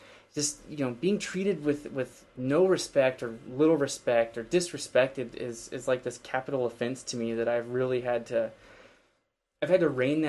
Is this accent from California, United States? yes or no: no; Wenatchee, Washington, United States; I came from Wenatchee, which is kind of small, so coming to the big city